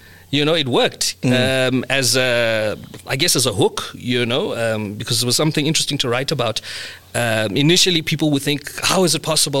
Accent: Mthatha, Eastern Cape, South Africa; also born or lived in Tsomo; I grew up Mthatha in the Eastern Cape. Yeah. You know what I mean? And all my friends were Xhosa growing up. My dad is from Itsofimvaba. I grew up Itsofimvaba

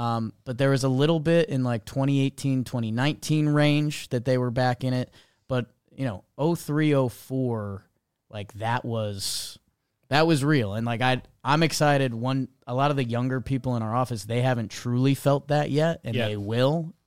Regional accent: Connecticut, United States; and so I grew up in Connecticut, between New York and Boston.

